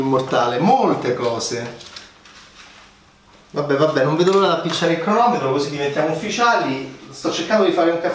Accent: Rome, Lazio, Italy; perché noi romani siamo cinici

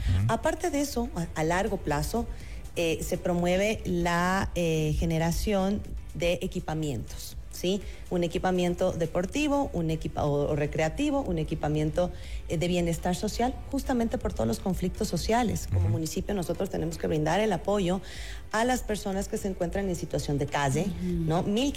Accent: Pichincha, Ecuador; yo crecí en la Mariscal porque mi abuela vivía en la Cala Mi Reina Victoria.

